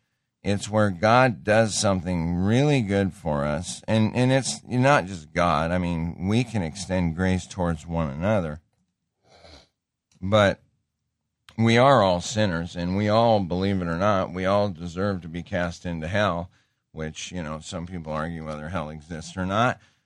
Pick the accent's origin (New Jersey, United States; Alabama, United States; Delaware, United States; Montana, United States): Montana, United States; I grew up in Montana, and as crazy as it is, back in the 60s and early 70s, to date myself, silver dollars were still floating around.